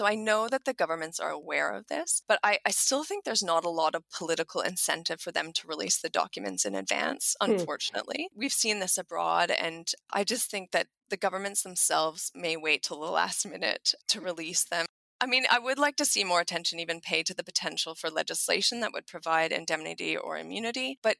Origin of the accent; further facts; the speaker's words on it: Canada; now in Australia; I'm Canadian, as you can probably hear. And, you know, it is hard to be in this fortress Australia after all this time.